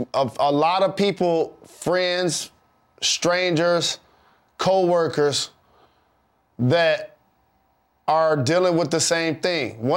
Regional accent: Detroit, Michigan, United States; I'm from the Motor City, dog. We love muscle cars and old school cars.

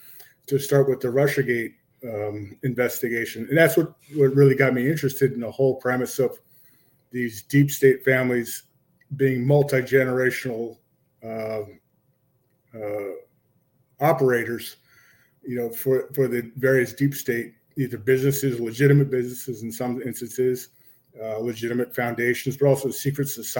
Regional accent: New Jersey, United States; I'm from New Jersey. I'm reporting from New Jersey Shore.

